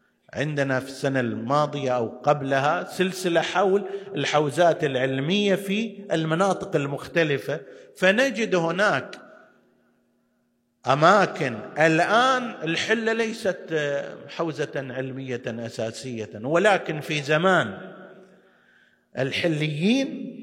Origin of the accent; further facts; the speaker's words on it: Qatif, Eastern Province, Saudi Arabia; الآن عندنا في القطيف الحمد لله يوجد وجود حوزوي علمي حسن